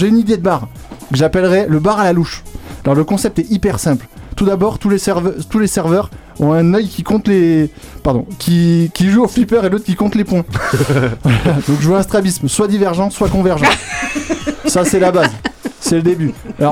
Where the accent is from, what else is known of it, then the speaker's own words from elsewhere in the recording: Grand Est, France; Donc vous le savez peut-être pas, mais moi je suis Lorrain